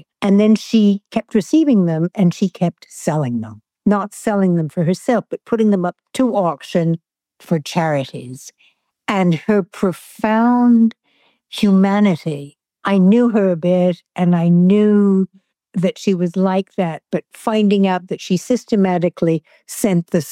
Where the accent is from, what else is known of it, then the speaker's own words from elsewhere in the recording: United States; When I got to French Vogue as an American who hadn't had anything really to do with fashion for years